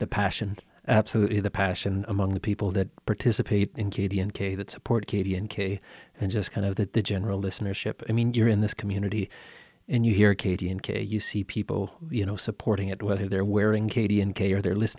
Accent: Colorado, United States; now in Roaring Fork Valley, United States; We came from Southwest Colorado.

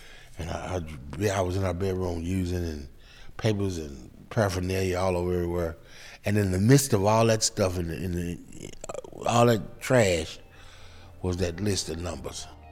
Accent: St. Louis, Missouri, United States; moved away as an adult; I'm from St. Louis, Missouri originally.

